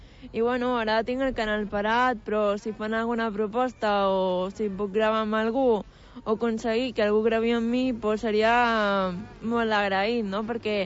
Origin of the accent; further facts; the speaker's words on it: Tarragona, Catalonia, Spain; jo com a ciutadana tarragonina